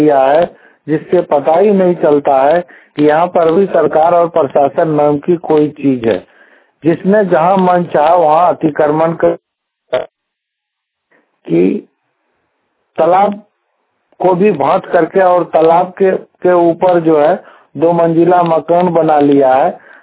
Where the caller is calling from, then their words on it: Godda, Jharkhand, India; ग्राम post रमला, ग्राम पंचायत डोडरी, प्रखंड गोड्डा, जिला गोड्डा, झारखंड से बोल रहा हूँ।